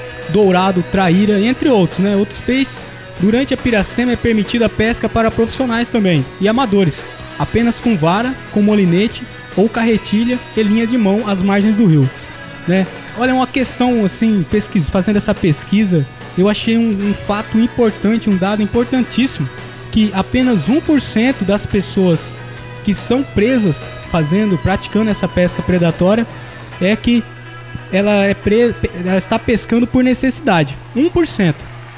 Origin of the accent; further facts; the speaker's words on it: Rio Negro, Brazil; Olha, eu tenho assim, sempre cresci em Rio Negro, né?